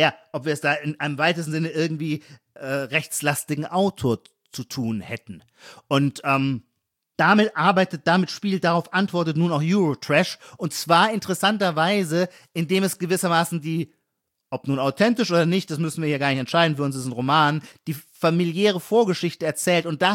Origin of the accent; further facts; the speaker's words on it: Heidelberg, Baden-Württemberg, Germany; ich bin ja selber Heidelberger